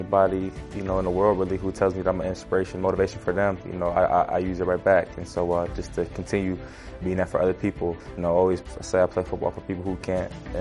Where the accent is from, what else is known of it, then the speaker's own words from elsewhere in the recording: Erie, Pennsylvania, United States; I was in Erie, my hometown of at Buffalo Wild Wings.